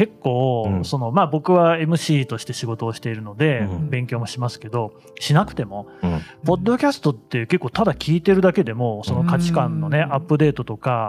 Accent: Nagoya, Aichi, Japan; born there; で僕本当にあの都会生まれでね、名古屋生まれで

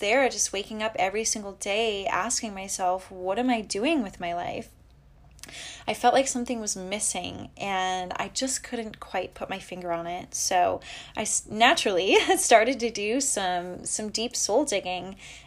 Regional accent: Canada; also born or lived in Los Angeles, United States; I'm from Canada. And I'm back living here in Canada now, but I was actually living in the US for the past 6 years, and I was pursuing my music career. I moved to Los Angeles in 2014

